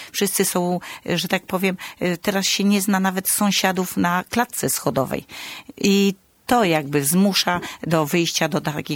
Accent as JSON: {"language": "Polish", "town": "Michałowo", "region": "Podlaskie Voivodeship", "country": "Poland", "tie": "born there", "said": "A już ja się urodziłam w izbie położniczych w Michałowie."}